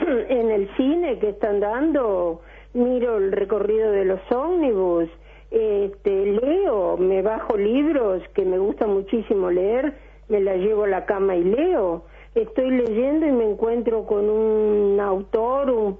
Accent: Uruguay; moved away as an adult; also born or lived in Argentina; volví a vivir al Uruguay desde la Argentina, porque estuve hasta los 30 años viviendo en el Uruguay y de los 30 a los 60 en la Argentina, y como soy una enamorada de Montevideo, hace aproximadamente 14, 15 años volví al Uruguay con mi esposo.

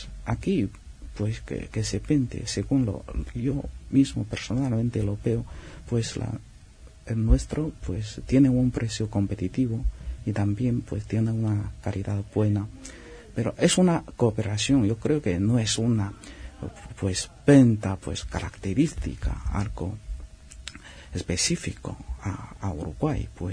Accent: China; en Tangshan, de la provincia de Hebei, de mi país.

